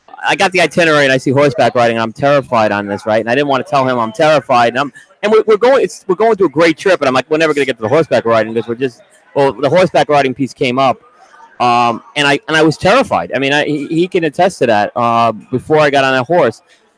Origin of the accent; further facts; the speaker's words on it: New York City, New York, United States; I mean, like I said, I grew up in New York City